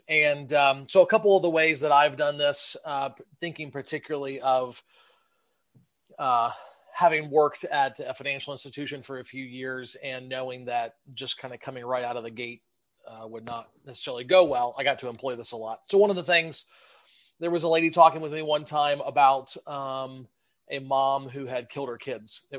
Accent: Ohio, United States; also born or lived in Michigan; I'm originally from Southern Ohio, pastored in Michigan for about 13 and a half years

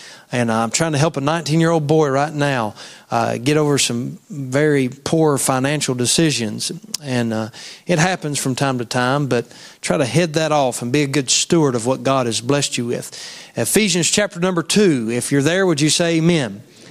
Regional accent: West Virginia, United States; And I said, "I'm from West Virginia."

